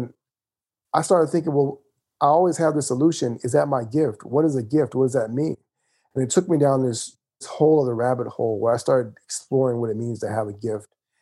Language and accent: English; Mississippi, United States; also born or lived in Chattanooga, Tennessee / Michigan / Alabama; I was born in Chattanooga, Tennessee, grew up son of a preacher's family. We moved from Tennessee to Michigan to Alabama to Mississippi. I grew up in Mississippi for about 10 years